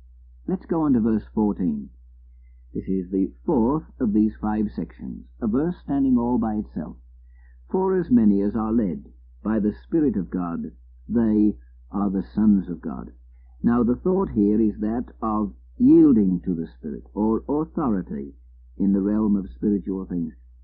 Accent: England, United Kingdom; I come from England.

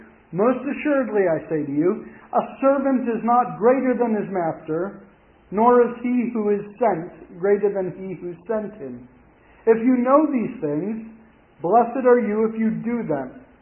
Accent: Pennsylvania, United States; So I'm from Pennsylvania, Naomi's from Iowa, and we had to go to Ontario, Canada to meet.

